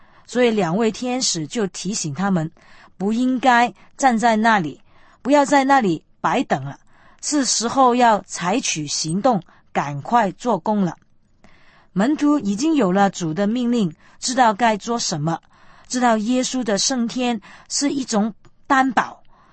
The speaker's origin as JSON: {"language": "Chinese", "country": "China", "said": "我们身为中国人，向中国人传福音的使命已经托付给我们"}